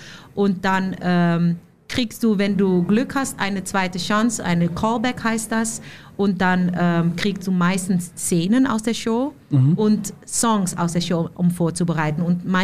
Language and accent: German; Amsterdam, North Holland, Netherlands; German is a second language; moved away as an adult; now in Germany; Ich komme aus Amsterdam, geboren und aufgewachsen in den Niederlanden. Wohne schon seit 2015 in Deutschland